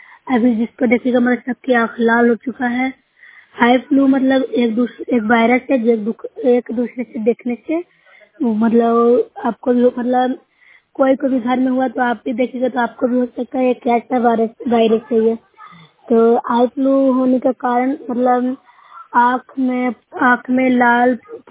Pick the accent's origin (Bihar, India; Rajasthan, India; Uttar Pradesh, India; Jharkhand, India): Bihar, India; मैं नूरसा ब्लॉक से हूँ, जिला नालंदा से निवासी हूँ।